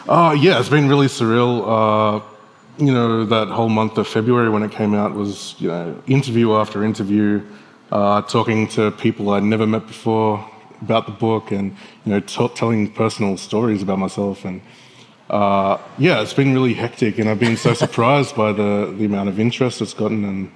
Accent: Bega, New South Wales, Australia; Sure. Bega's a very quiet... if you're a teenager, it's a very boring place to be. There's not a lot to do.

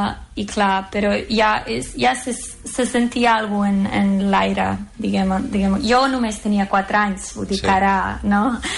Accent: Bosnia & Herzegovina; accent: Bosnian; vaig créixer a Bòsnia, on teníem altres nacionalismes, però clar, és molt raro, perquè ara quan me'n vaig a Zagreb, jo tinc un accent bosnià, 100%, i se suposa que estic a la meva ciutat, però sóc l'altra

